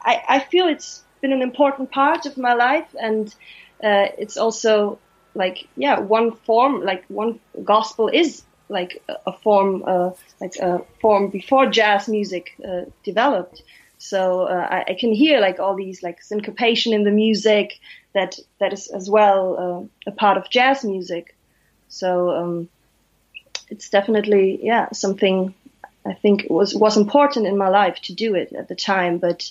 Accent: Speyer, Rhineland-Palatinate, Germany; I grew up in the southwest of Germany. It's like the federal state Rhineland-Palatinate, like really west of Germany. And it's a small town where I'm from, called Speyer, with a really big cathedral.

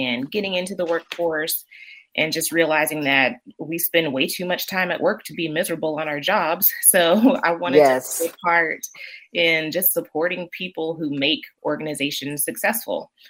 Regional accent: Asheville, North Carolina, United States; So as you said, I'm an Asheville native. I was raised in South Asheville and the Shiloh community mainly.

